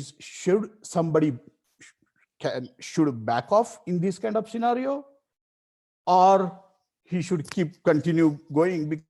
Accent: Denver, Colorado, United States; I'm from Denver, by the way.

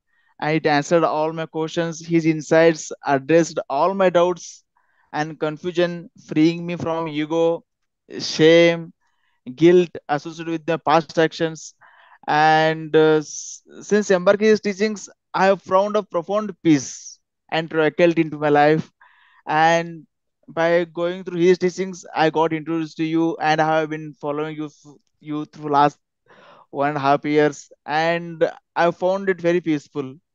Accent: Belgaum, Karnataka, India; now in Pune, India; I am currently based in Pune, but I am basically from Belgaum, Karnataka.

